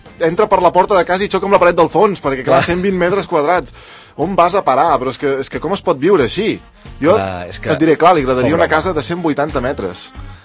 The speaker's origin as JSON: {"language": "Catalan", "region": "Catalonia", "country": "Spain", "said": "Som autèntics catalans, de la cofreria del puny tancat"}